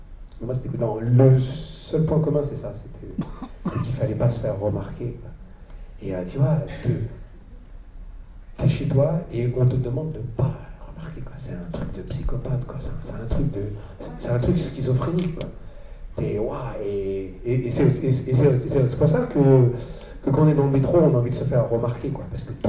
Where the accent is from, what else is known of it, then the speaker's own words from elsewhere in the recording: France; also born or lived in Australia; Sois discret, alors que je suis chez moi en France.